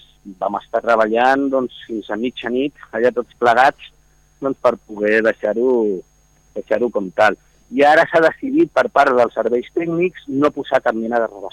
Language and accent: Catalan; Garraf, Catalonia, Spain; Però nosaltres som garrafenys. Sí, és que, joder, és que, no sé, és que som de Garraf